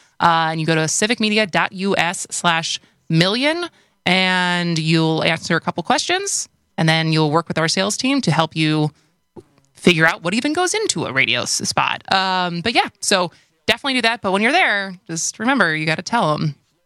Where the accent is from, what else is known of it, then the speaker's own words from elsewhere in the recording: Wisconsin, United States; accent: Wisconsin; With my Wisconsin accent.